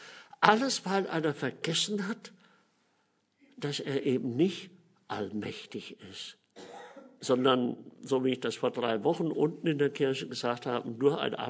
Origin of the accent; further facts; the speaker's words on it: Rhineland-Palatinate, Germany; auf dem Westerwald, wo ich aufgewachsen bin, pflegte man in den Dörfern die Identität von Kindern, die man nicht kannte, zu erfragen.